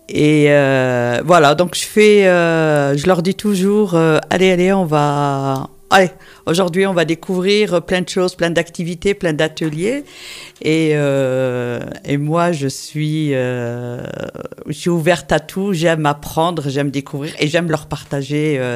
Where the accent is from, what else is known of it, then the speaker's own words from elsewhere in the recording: Firminy, Auvergne-Rhône-Alpes, France; moi je suis de Firminy, une Appelouse, je suis née à Firminy